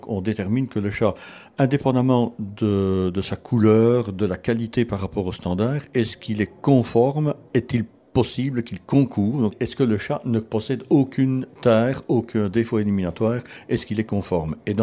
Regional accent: Belgium; je viens de Belgique.

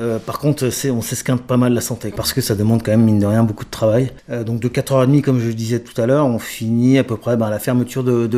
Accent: Île-de-France, France; now in Morienval, France; De la région parisienne. D'origine, ouais, on est venu dans l'Oise.

